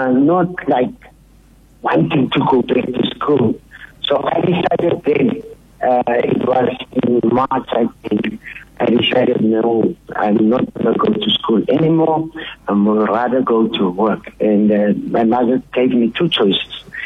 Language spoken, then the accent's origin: English; Beaufort West, Western Cape, South Africa; Man, I was born in Beaufort West. I went to school there. I attended Methodist Primary School in Beaufort West.